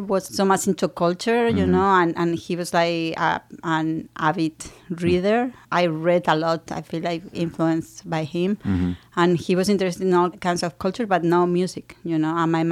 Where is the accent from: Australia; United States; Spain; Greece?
Spain; English is a second language; just because I'm from Spain